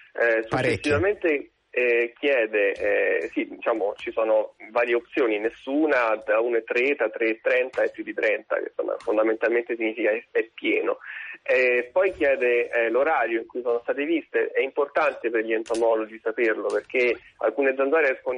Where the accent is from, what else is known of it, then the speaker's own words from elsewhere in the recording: Rome, Lazio, Italy; io vengo da Roma e ho origini dell'Agro Pontino